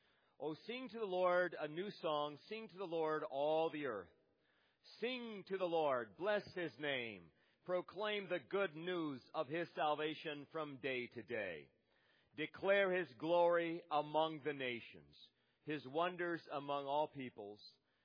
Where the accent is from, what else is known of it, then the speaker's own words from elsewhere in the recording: Elizabeth, Colorado, United States; We come from Denver, Colorado area, down in Elizabeth.